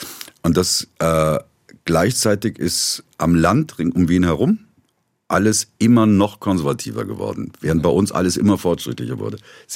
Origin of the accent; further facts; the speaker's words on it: Rhineland, Germany; Ich komme aus dem Rheinland.